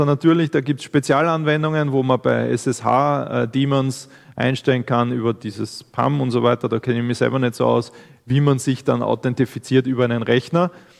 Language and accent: German; Graz, Styria, Austria; Ich komme aus Graz, arbeite beruflich momentan im Bereich Computer Security, IT Security und Compliance.